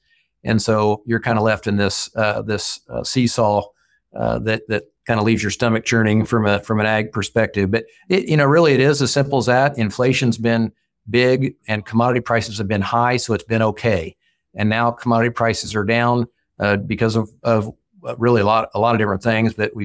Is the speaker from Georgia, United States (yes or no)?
no; Indiana, United States; partly because I'm from Boone County and we don't have hardly any dairies left in Boone County anymore.